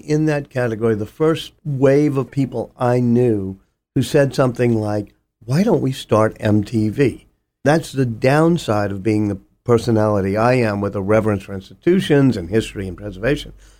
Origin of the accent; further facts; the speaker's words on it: the South, United States; which also comes from being a Southerner and a storyteller.